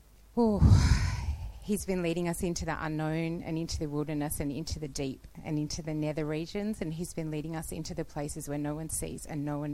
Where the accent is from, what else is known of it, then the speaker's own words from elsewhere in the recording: Australia; accent: Australian; I'm from Australia, if you didn't already notice by the accent.